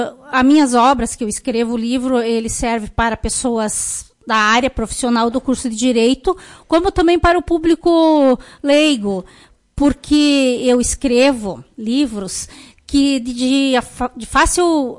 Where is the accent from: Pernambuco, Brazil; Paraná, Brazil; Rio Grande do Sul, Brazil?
Rio Grande do Sul, Brazil; Lagoa Vermelha; eu viajei para estudos e sou lagoense, sou natural de Lagoa Vermelha. Eu fiz meus estudos, o ensino médio, aqui em Lagoa Vermelha, e a graduação.